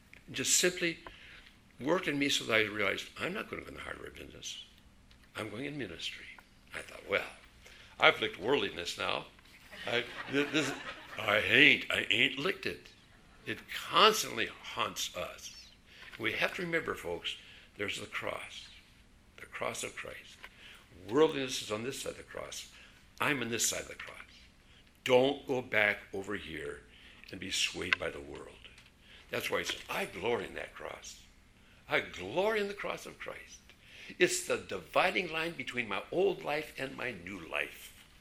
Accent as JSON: {"language": "English", "town": "Hinckley", "region": "Minnesota", "country": "United States", "tie": "born or raised there", "said": "But as you know, I grew up in Hinckley, Minnesota, where the men are men, and pansies are flowers, and the women are slightly above average. My dad had a hardware store in Hinckley."}